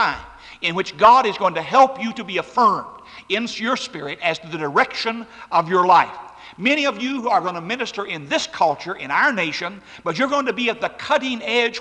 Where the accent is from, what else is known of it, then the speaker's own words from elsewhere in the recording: Dallas, Texas, United States; I grew up in South Dallas in a kind of inner city where street fighting was a way of survival and a kind of a way of life